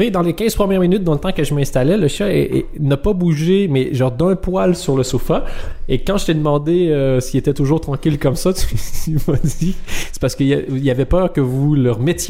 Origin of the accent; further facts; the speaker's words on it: Canada; now in Belgium; je suis Canadien en Belgique.